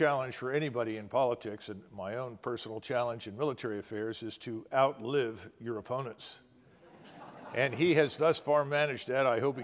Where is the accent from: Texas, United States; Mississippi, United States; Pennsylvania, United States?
Pennsylvania, United States; Philadelphia; I grew up in North Philadelphia, and I was really raised in an area that was, interestingly enough, full of Ukrainians.